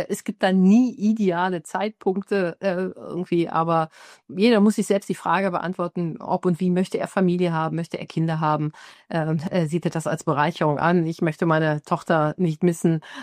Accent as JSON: {"language": "German", "region": "Rhineland", "country": "Germany", "said": "Und ich bin Rheinländerin"}